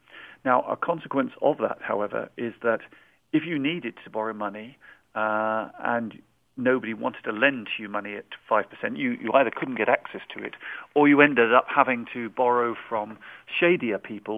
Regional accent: England, United Kingdom; And I hesitate as an Englishman to give any advice to America

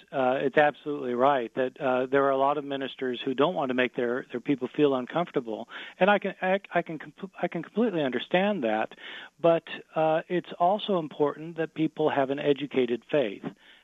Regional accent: Lawrence, Kansas, United States; And so I was raised in Lawrence, Kansas, where the Kansas Jayhawks are.

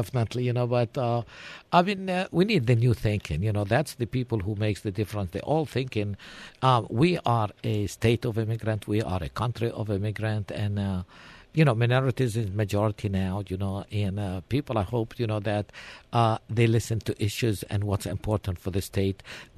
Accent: Texas, United States; I'm the most qualified as a Texan. I have pride. I have respect for the state.

